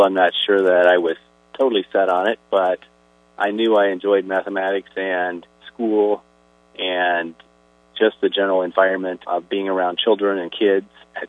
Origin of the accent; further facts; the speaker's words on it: Oskaloosa, Iowa, United States; I'm a farm kid from southwest of Oskaloosa, and I went to Oskaloosa Christian Grade School and Oskaloosa Senior High School, but through my church in Oskaloosa